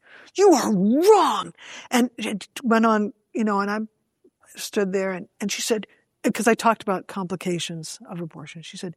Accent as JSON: {"language": "English", "region": "Michigan", "country": "United States", "said": "And I'm from Michigan. I feel your pain."}